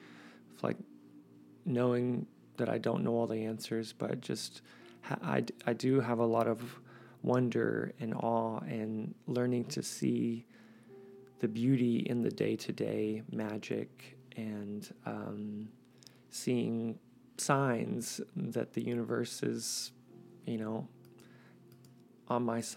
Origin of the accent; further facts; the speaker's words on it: Waco, Texas, United States; I was born and raised in Waco, Texas.